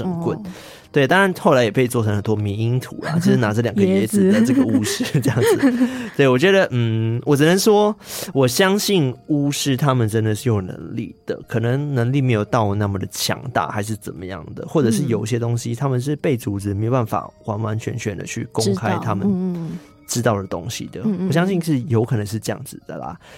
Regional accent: Malaysia; 我是我马来西亚人多少都知道了。

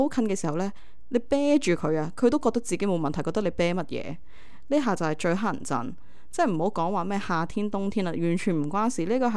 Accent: Hong Kong; 除咗人我哋香港人多嘅問題啦，同埋條路真係好窄

